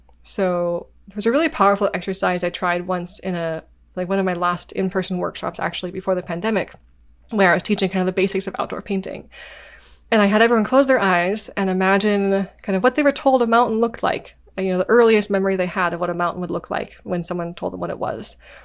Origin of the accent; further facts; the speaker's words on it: Washington, United States; And I'm from Washington. I live in the Pacific Northwest.